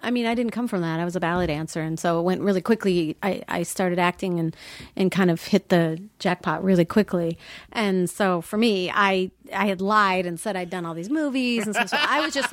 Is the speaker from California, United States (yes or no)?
no; Minnesota, United States; And so for me, it was just like catching up because I came from Minnesota.